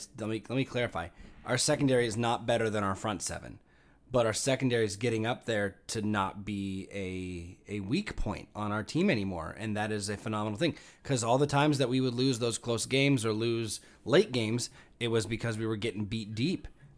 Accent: Pennsylvania, United States; We're not from Alabama. We're from Pennsylvania

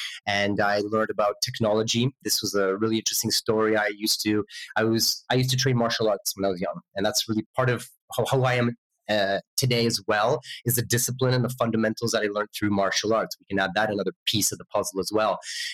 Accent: Vancouver, British Columbia, Canada; also born or lived in Europe; I was born in Europe, but I grew up in North America. Grew up in Vancouver, BC.

